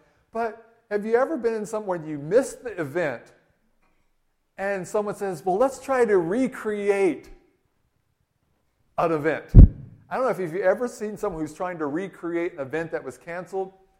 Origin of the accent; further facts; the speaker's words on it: Louisiana, United States; and I grew up in Louisiana, so buttermilk biscuits.